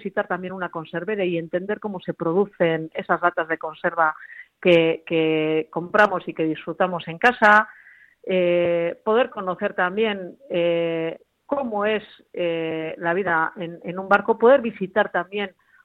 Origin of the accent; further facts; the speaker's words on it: Bermeo, Basque Country, Spain; soy una enamorada de la Reina Soca, como todas las bermeanas y bermeanos